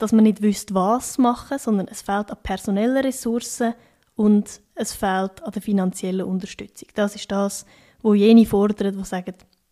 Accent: Goldau, Schwyz, Switzerland; Das war bei mir die wo ich herkomme, bei Goldau.

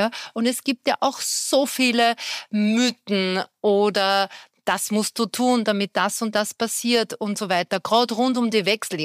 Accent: Austria; sagt man bei uns in Österreich

